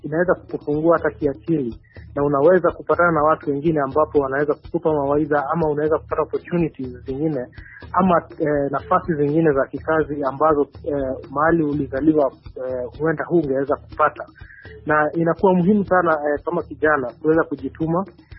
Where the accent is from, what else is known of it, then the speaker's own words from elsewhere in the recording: Kuresoi, Nakuru County, Kenya; born there; Kwa mfano kama mimi ni mzaliwa wa Kuresoi katika kaunti ya Nakuru, na niliweza kuhama nikaenda katika eneo lingine ili kuweza kutafuta kazi.